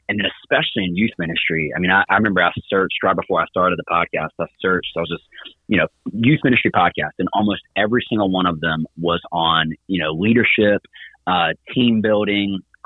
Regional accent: Indian Trail, North Carolina, United States; So I am from Indian Trail, North Carolina

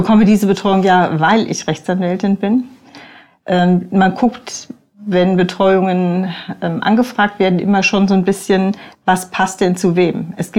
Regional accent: Northern Germany, Germany; Ich komme aus der Gegend zwischen Bremen und Bremerhaven. Bin ein echtes Nordlicht.

